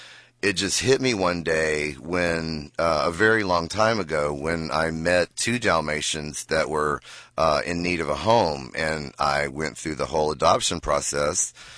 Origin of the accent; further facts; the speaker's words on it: Texas, United States; I'm a Texan all the way.